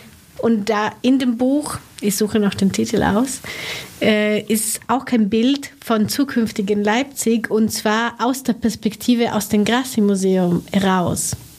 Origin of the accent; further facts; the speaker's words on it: Italy; Ich bin in Italien geboren und groß geworden, aber zum Teil dort studiert, in Venedig, zum Teil in Berlin, in Peking und bin dann aber für meinen Master in die Niederlande gezogen